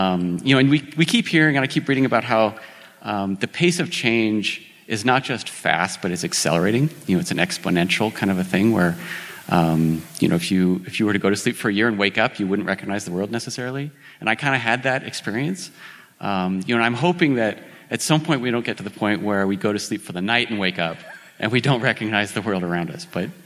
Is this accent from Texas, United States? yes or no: no; Helena, Montana, United States; Okay, so I grew up in Helena, so I'm a pretty local Montanan. From Helena, I came to MSU, and I'm an MSU grad.